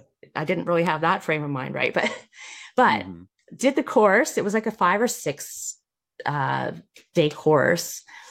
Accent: Prince Edward Island, Canada; I'm fully Canadian.

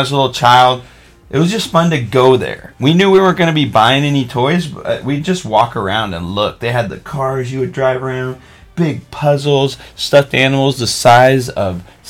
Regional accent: Oregon, United States; I grew up in Oregon. I've lived other places.

